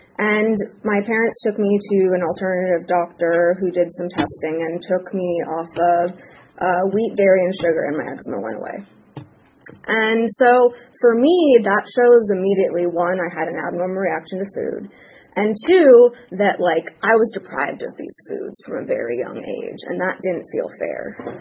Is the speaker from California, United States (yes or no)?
yes; Los Angeles, California, United States; And I grew up in Los Angeles.